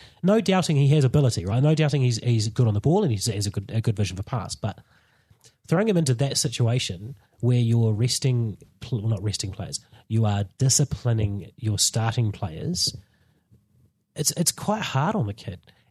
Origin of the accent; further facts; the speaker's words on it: Palmerston North, Manawatū-Whanganui, New Zealand; I'm from Palmerston North.